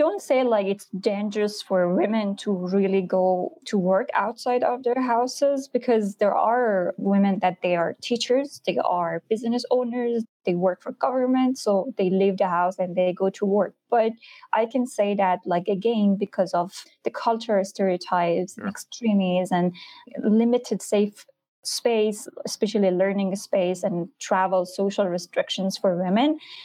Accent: Iran; English is a second language; because I was born as a refugee, so I faced a lot of challenges growing up in Iran.

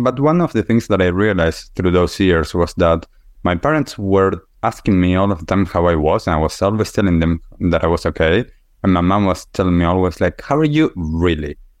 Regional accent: Argentina; So I grew up in Argentina. Typical childhood, you know, sports, school, you know, all of those things.

